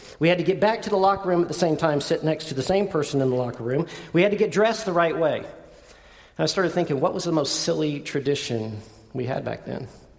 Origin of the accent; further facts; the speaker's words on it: Southlake, Texas, United States; I grew up in Southlake. Don't think Southlake of today. Think Southlake of a long time ago. If you guys drove through there in 1984 when we moved there, you wouldn't know it was Southlake. It was this little sleepy town.